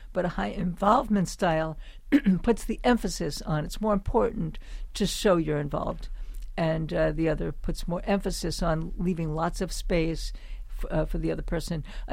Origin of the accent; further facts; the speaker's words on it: Brooklyn, New York, United States; I grew up in Brooklyn, we will often talk along as a way of showing enthusiasm.